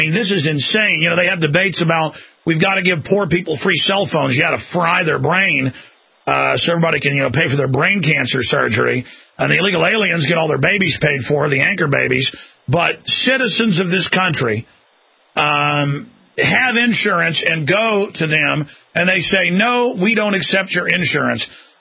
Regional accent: Dallas, Texas, United States; born there; They store my blood sample when I was born in Dallas, everybody.

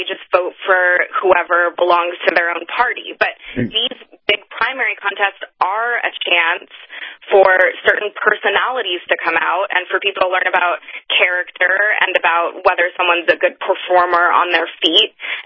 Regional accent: California, United States; I'm from California. I've watched Kamala Harris rise.

